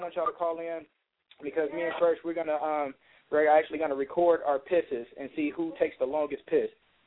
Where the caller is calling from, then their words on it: Columbus, Ohio, United States; calling from Columbus, Ohio.